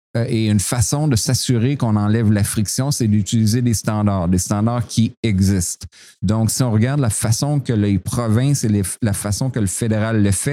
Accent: Quebec, Canada; born there; Moi, je suis né au Québec.

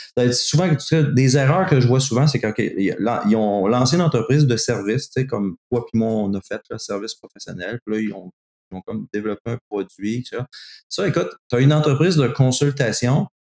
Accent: Quebec City, Quebec, Canada; J'étais de Québec, un tout petit marché.

